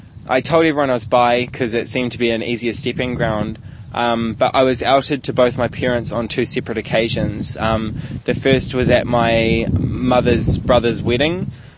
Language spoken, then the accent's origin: English; Hamilton, Waikato, New Zealand; I'm from Hamilton, way up in the middle of the North Island.